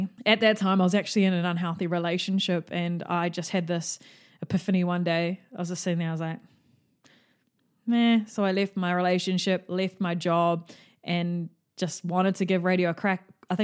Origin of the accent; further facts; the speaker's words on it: Auckland, New Zealand; I'm 28 years old and I do live in New Zealand, Tamaki Makaurau in Auckland. I grew up in South Auckland. Lived in Auckland my whole life with my mom.